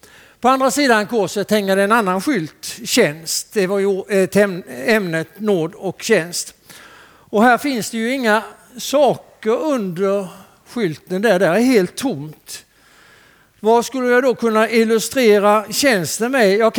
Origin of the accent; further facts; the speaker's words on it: Skåne, Sweden; Jag växte upp i norra Skåne och gymnasiet åkte vi över gränsen till Småland och gick i gymnasiet i Älmhult. Och det var väldigt noga vilken sida gränsen man hade kommit. Så jag höll länge på att jag var skåning.